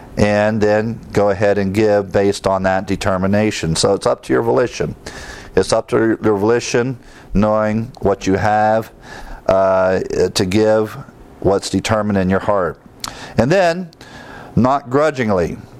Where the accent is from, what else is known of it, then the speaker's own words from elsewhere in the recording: Ohio, United States; when I was growing up in Ohio.